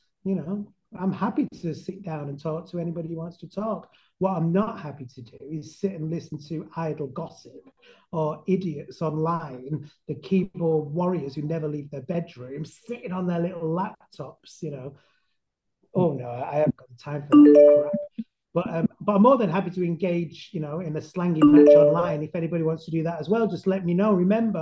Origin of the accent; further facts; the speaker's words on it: Manchester, North West England, United Kingdom; And I'm from Manchester. I can talk all day to whoever the hell wants to talk to me.